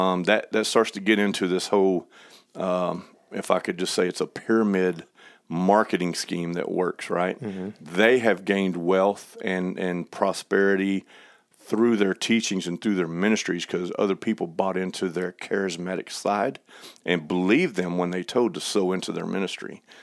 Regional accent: Cattle Mills, Texas, United States; So I grew up in Cattle Mills, Texas, and basically was going back and forth between my grandmother's little Baptist church out in the country and between a Pentecostal Assemblies of God that was in town.

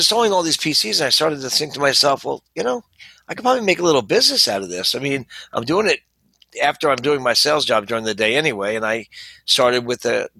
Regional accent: Livingston, New Jersey, United States; So, yeah, born and raised in Livingston, New Jersey. That's northern New Jersey.

